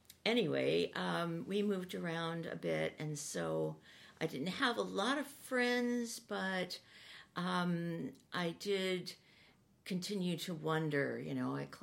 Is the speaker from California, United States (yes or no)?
yes; Napa, California, United States; I was raised in Napa, California, and I'm the youngest of five.